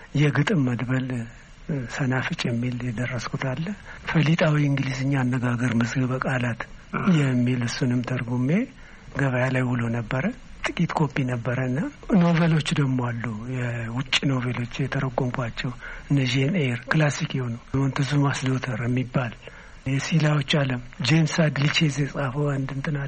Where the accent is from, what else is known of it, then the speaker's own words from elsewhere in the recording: Nekemte, Oromia, Ethiopia; born there; እኔ የተወለድኩት ለቀምት ነው። አባቴ የመጣው ከጎጃም ነው።